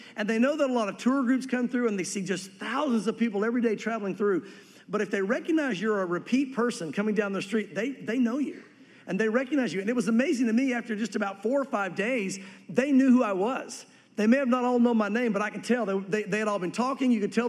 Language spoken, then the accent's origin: English; the South, United States; when I grew up religiously in the South and went to church on a regular basis